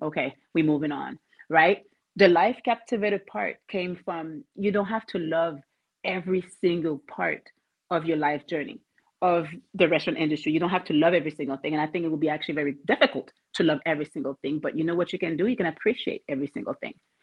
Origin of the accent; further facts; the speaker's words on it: Quebec, Canada; accent: French Canadian; also born or lived in Haiti; so I'm Haitian, right? Mm-hmm. Was adopted at 7 months by Caucasian parents, all the way from Quebec, Canada. So my beautiful accent, French Canadian.